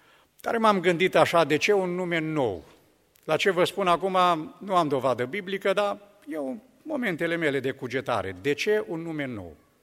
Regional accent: Romania; born there; Zice, m-am născut în România. Da, eu sunt născut în România. Odată m-am născut în România.

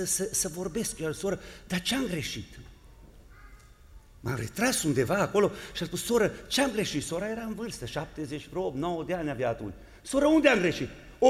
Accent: Romania; Suntem din România.

